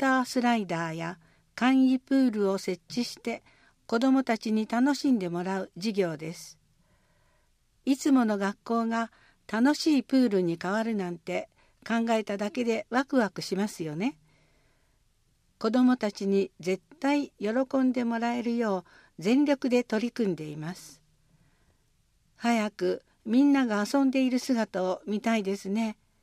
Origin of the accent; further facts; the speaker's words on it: Kyoto, Japan; 私は京都育ちで、寝屋川市には特に縁はなかったのですが